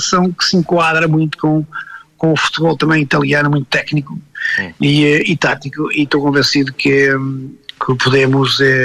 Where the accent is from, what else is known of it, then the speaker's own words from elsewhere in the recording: Portugal; não se ganha um jogo só porque somos portugueses